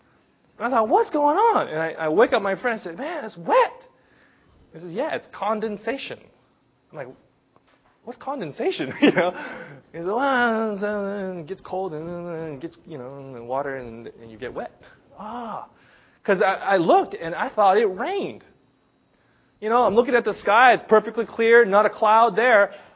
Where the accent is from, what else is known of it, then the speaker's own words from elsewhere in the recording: California, United States; I'm from Southern California, and it's actually desert land.